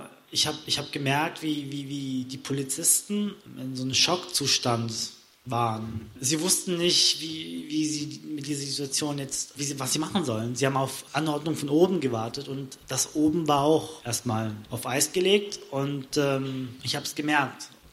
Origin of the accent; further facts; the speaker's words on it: Konstanz, Baden-Württemberg, Germany; Ich bin aus Konstanz, ja.